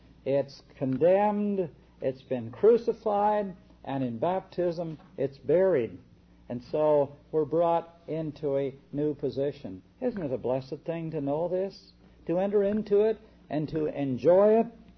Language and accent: English; Canada; I'm a Canadian citizen, and as a Canadian citizen, when I cross the border, we'll say into the United States, I have to declare that I am a Canadian citizen by birth.